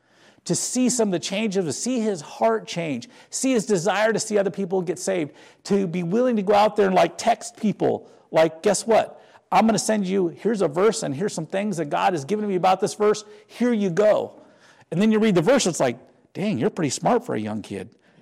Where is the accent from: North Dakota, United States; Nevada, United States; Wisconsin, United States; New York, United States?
North Dakota, United States; Like where I grew up in North Dakota, everybody knew everybody